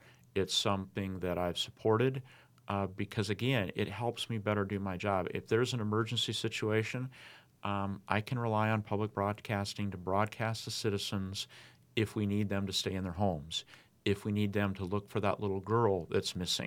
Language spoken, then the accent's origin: English; Sturgis, South Dakota, United States; So growing up in Sturgis, our family farm would be about 20 minutes from Sturgis by a little town called Vail, South Dakota.